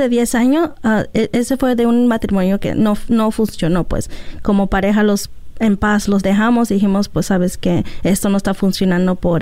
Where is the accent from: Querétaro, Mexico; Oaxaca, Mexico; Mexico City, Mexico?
Oaxaca, Mexico; San Agustín; es el mismo pueblo de donde soy yo, de Oaxaca, de un pueblo que se llama San Agustín.